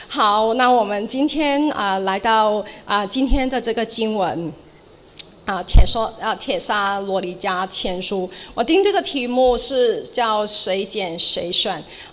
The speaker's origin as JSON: {"language": "Chinese", "country": "Macau", "second_language": "Chinese", "said": "我是来自澳门，所以你听到我的中文呢的话啊，这个普通话呢也是普普通通啊，然后也会有口音"}